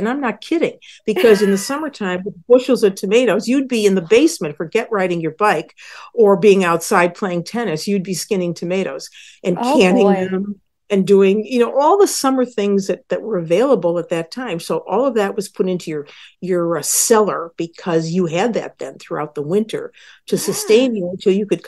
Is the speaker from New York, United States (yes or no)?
yes; New York, United States; So I grew up in Western New York with my Neapolitan grandmother